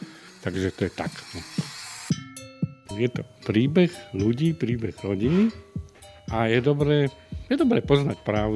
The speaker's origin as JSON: {"language": "Slovak", "town": "Bratislava", "region": "Bratislava Region", "country": "Slovakia", "said": "Mám 64 rokov. Som z Bratislavy."}